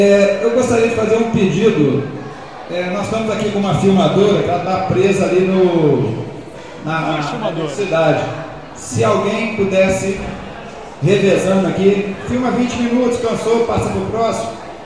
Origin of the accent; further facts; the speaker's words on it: Minas Gerais, Brazil; eu sou mineiro, não sou britânico